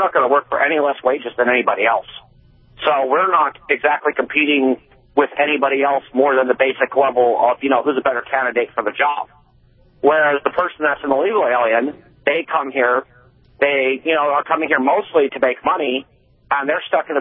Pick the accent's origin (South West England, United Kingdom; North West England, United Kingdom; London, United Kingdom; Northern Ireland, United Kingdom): Northern Ireland, United Kingdom; moved away; I'm 31, and I started the process when I was 17. My family's been moving here for generations. I'm from Northern Ireland